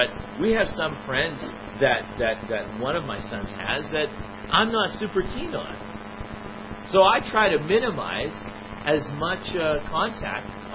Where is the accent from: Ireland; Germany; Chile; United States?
Chile; San Felipe, Valparaíso; I grew up in Chile, in South America. My parents are Canadian, but they went as missionaries to South America. And so I live in this great place called San Felipe.